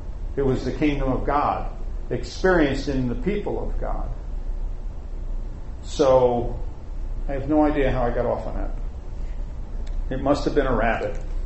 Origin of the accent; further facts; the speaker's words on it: New York City, New York, United States; I grew up in New York City.